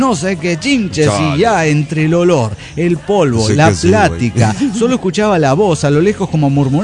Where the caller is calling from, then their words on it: Querétaro, Mexico; de Querétaro, México.